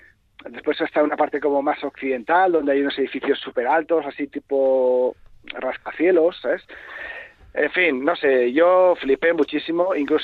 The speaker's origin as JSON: {"language": "Spanish", "region": "Basque Country", "country": "Spain", "said": "Y cuando yo les decía, vasqui, y me decían, oh, Basqui, Basqui, friends, friends."}